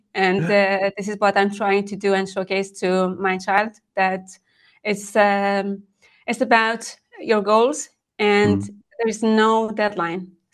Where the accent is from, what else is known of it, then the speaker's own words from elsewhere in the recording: Iran; English is a second language; I'm born and raised in Iran in a big family. So I had 4 siblings.